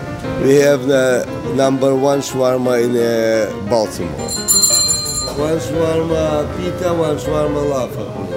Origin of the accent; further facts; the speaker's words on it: Minsk, Belarus; English is a second language; I'm Russian cook. I was cooking from 6 years old, okay? I am from Belarus, Minsk, capital of Belarus. No history for Jew in Russia. Okay, in my country, where I live, I have only one shul, one synagogue